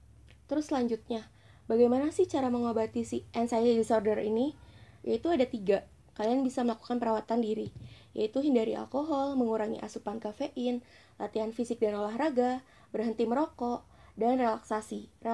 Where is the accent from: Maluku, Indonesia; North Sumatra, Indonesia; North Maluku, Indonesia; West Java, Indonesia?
West Java, Indonesia; Bekasi; born there; Gue lahir di Bekasi tanggal 5 Juni tahun 2000. Umur gue sekarang 19 tahun